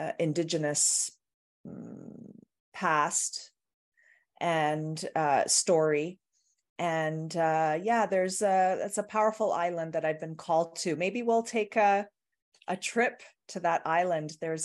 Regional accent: Toronto, Ontario, Canada; I'm also going on vacation for 3 weeks with my husband and son back to Canada, where I was born. I was born in Toronto, and my parents still live in Canada.

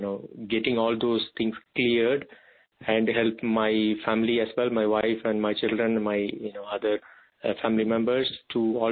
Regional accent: Tamil Nadu, India; moved away as an adult; now in United Kingdom; I am mid-40s. Now, I'm from India, Tamil Nadu, the south part, and I'm living in the UK for the past 14 years.

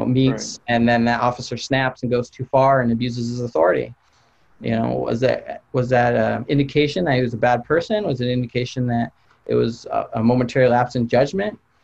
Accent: United States; I usually just tell them I'm an American. You know, that's my ethnicity, you know.

